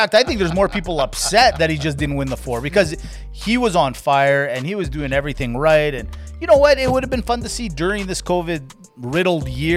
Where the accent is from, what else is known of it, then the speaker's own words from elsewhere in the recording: Canada; Raducanu out of England wins that one because we're Canadian. We want the Canadian girl to win.